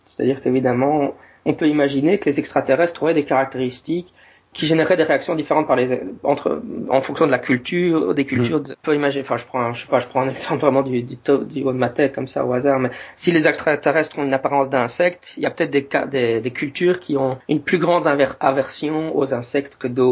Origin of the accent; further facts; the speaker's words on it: Belgium; notamment comme je suis belge, qui est un sujet qui m'intéresse beaucoup